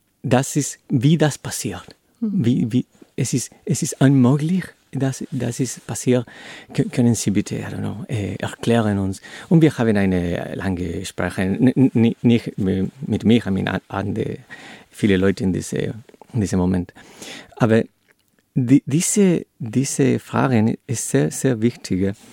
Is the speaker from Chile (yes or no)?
yes; Chile; German is a second language; Als ich ein Kind war in Chile, in meiner Familie, meine Mutter, meine Oma